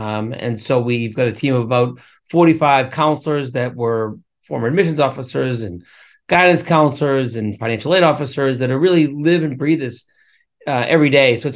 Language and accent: English; Whitman, Massachusetts, United States; we grew up in Whitman, small town on the, I say South Shore, but it's kind of South-ish Shore.